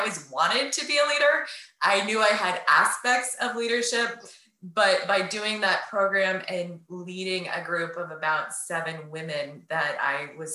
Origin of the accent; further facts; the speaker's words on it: Fairbanks, Alaska, United States; in second grade, where I grew up in Fairbanks, Alaska, our elementary school were the Trailblazers.